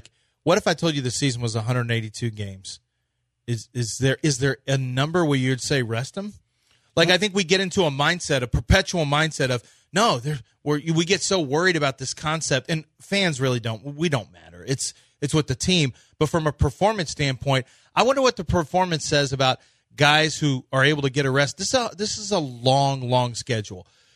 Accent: Houston, Texas, United States; I grew up here in Houston.

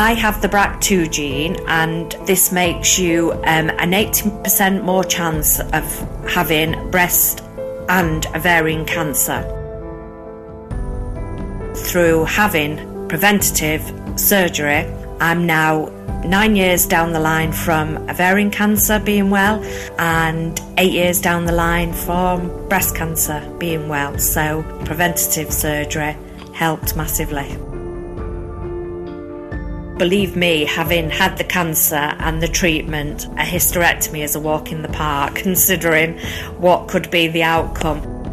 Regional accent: Worsley, North West England, United Kingdom; I'm age 53 and I'm from Worsley, Manchester.

